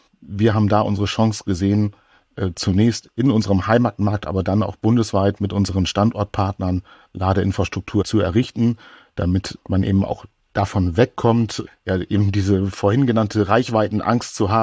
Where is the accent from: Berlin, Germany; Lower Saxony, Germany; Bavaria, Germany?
Lower Saxony, Germany; Oldenburg; ich komme ja aus Oldenburg